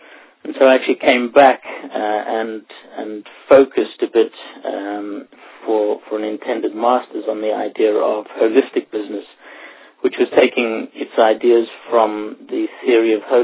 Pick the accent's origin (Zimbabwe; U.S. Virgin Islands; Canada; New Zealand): Zimbabwe; also born or lived in South Africa; I grew up in Africa, in Zimbabwe and South Africa, and there were a lot of things going on while I was growing up.